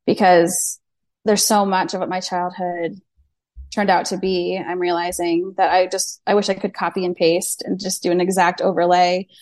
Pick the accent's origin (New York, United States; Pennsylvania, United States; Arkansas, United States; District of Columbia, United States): District of Columbia, United States; Washington; now in Florida, United States; He's from Oklahoma. I'm from Washington, D.C., so we kind of like wandered our way down to the beach.